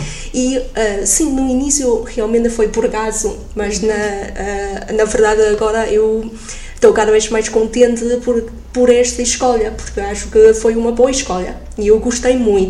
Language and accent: Portuguese; China; Portuguese is a second language; now in Portugal; porque eu sou chinesa